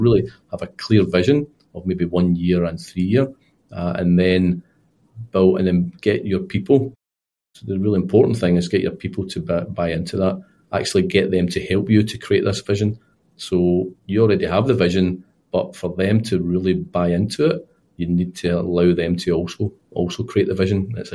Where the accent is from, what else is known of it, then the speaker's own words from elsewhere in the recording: Scotland, United Kingdom; being Scottish and whiskey, it wasn't so easy to give up alcohol